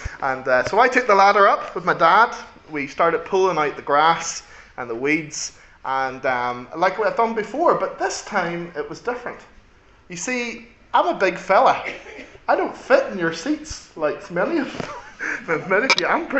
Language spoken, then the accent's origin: English; Northern Ireland, United Kingdom; as I said before, I'm from Northern Ireland.